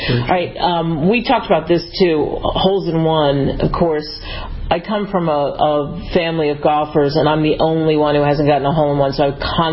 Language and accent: English; Eastern United States, United States; I'm like you, I've lived all over the place, grew up back east, etc., and I'm married a Texan